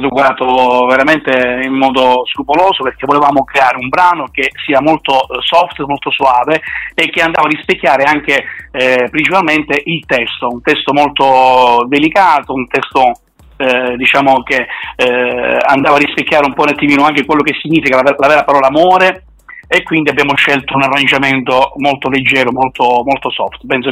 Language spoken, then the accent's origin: Italian; Calabria, Italy; Io sono calabrese, sono della Calabria, e quindi nella mia regione